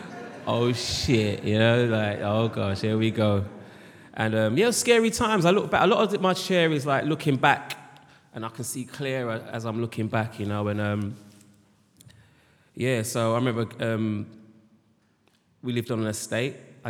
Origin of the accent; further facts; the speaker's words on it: Leyton, London, United Kingdom; I was brought up in East London, Leighton, near Oliver Close, near Leighton Orient.